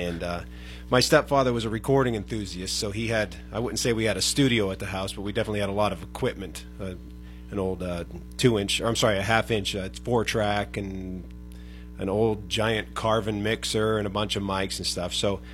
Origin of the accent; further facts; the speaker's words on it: Pennsylvania, United States; My family, I'm originally from Cameron County, Pennsylvania, up in the woods.